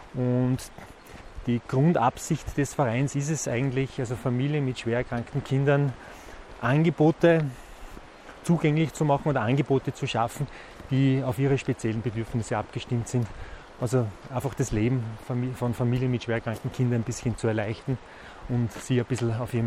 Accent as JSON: {"language": "German", "region": "Lower Austria", "country": "Austria", "tie": "born there", "said": "ich bin gebürtiger Niederösterreicher und mir hat es knapp 25 Jahre ist es jetzt her, hat sie mich ursprünglich beruflich nach Tirol verschlagen."}